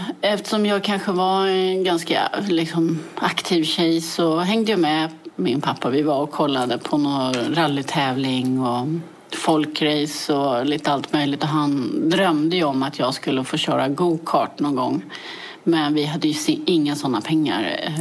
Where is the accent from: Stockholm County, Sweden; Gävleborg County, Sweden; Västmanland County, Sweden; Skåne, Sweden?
Stockholm County, Sweden; Täby; Jag är född i Täby och växte upp i Täby.